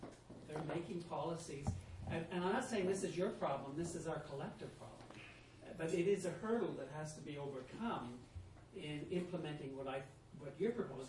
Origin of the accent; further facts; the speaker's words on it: Canada; Well, I'm from Canada.